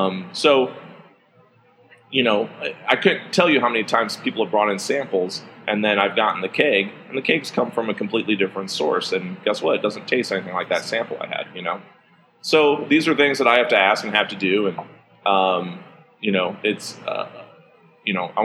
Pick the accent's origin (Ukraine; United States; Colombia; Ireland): Ireland; Being Irish, I call them travelers.